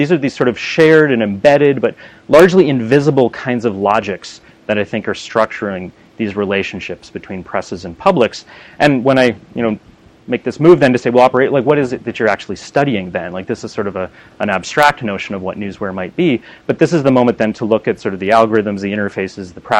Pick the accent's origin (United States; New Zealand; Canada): Canada; I'm Canadian, by the way, I should admit that in the moment.